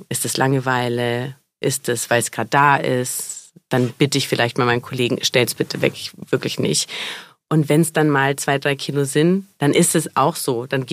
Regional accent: Nuremberg, Bavaria, Germany; born there; Ja, also ich bin ja aus Nürnberg gebürtig.

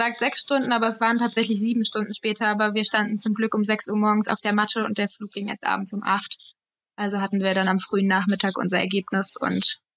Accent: Hesse, Germany; Aber wir kommen ja aus Hessen und die Hessen trinken halt nun mal Apfelwein

